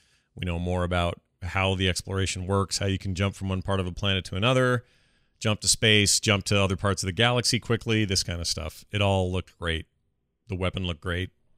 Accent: Montreal, Quebec, Canada; opening Motive, a new development studio in my hometown of Montreal, Canada

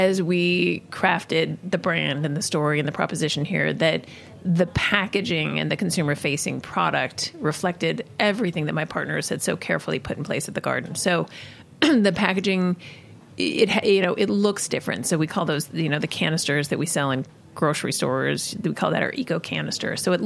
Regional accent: Rocky Mountains, United States; So, you know, I'm from the Rockies.

